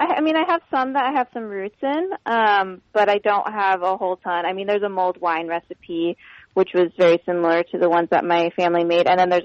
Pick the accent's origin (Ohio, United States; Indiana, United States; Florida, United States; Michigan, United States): Indiana, United States; So I'm from Indiana, so I love corn.